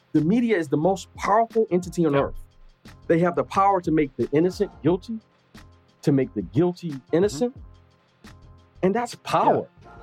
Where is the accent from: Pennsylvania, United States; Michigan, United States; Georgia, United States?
Michigan, United States; I grew up in Michigan.